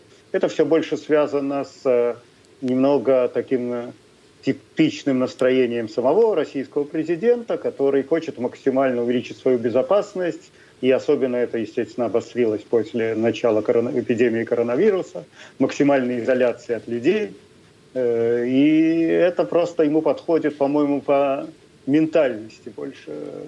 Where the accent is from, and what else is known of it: Israel; Russian is a second language